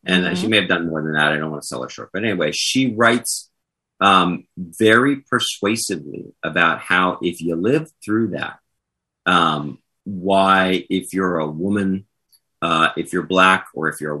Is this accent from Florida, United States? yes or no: no; New York, United States; He's the guy from Queens. I grew up in New York.